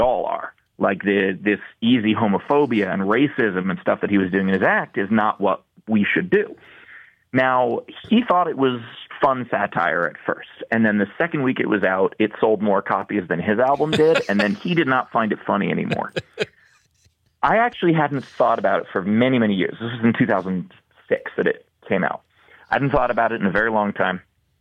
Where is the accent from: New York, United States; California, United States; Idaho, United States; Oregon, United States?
New York, United States; now in Charlotte, United States; So I'm based out of Charlotte, North Carolina now, but okay. I grew up in New York